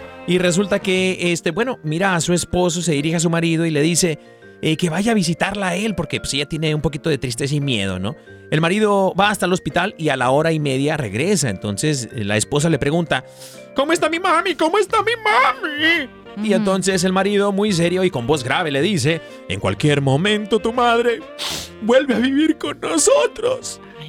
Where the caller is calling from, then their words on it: San Cristóbal de las Casas, Chiapas, Mexico; de San Cristóbal de las Casas, Chiapas.